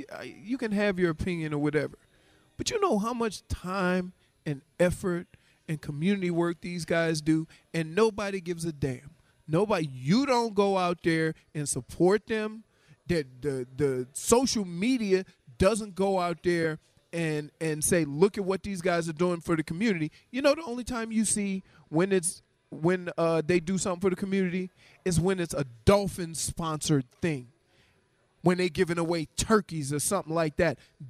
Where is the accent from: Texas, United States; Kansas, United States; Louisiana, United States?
Louisiana, United States; New Orleans; you have to understand where I come from. I'm from New Orleans, and, you know, I had, again, I'll tell you again, stories from my grandmother and my great-grandmother telling me about the freedoms they didn't have.